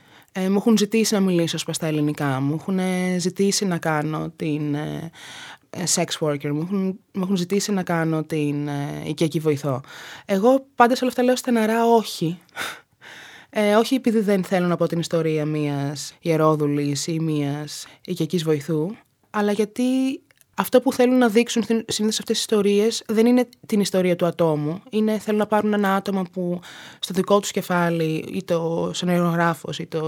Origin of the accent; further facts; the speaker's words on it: Athens, Attica, Greece; Όταν ήμουν μικρή στην Αθήνα και επειδή μεγάλωσα σε ένα προάστιο της Αθήνας, ήταν λίγο περίεργα τα πράγματα, διότι ήμουν συνήθως το μοναδικό πιο σκούρο παιδάκι στο σχολείο.